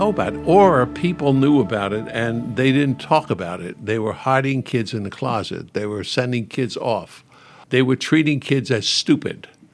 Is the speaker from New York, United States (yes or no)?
no; Newark, New Jersey, United States; Well, I grew up in Newark, New Jersey, which back in the 1920s, was a pretty great place. Poor. We lived in a fourth-floor tenement, but I loved the place.